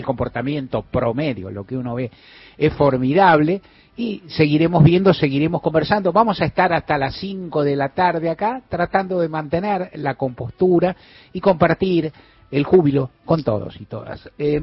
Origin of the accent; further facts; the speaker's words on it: Buenos Aires, Argentina; muchos que somos porteños con todo derecho